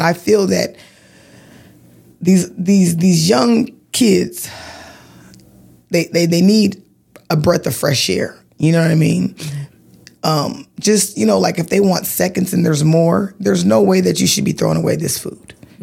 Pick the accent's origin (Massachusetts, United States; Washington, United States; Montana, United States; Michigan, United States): Washington, United States; Tacoma; Oh, I reside in Tacoma, Washington, mm-hmm. and I live on the hilltop.